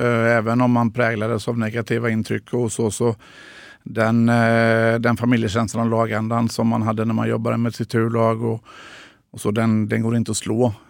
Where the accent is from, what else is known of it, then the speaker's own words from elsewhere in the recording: Tranås, Jönköping County, Sweden; also born or lived in Gothenburg; När vi kom tillbaka från Göteborg så hamnade vi i Tranås och, där jag ju är uppvuxen till stor del.